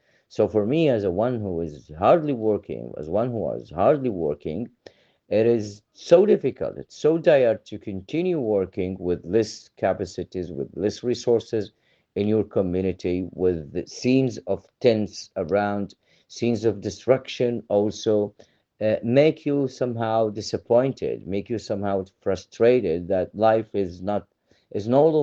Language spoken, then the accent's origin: English; Maghazi, Gaza Strip, Palestine; English is a second language; when there was an invasion into my hometown of Maghazi in central Gaza Strip.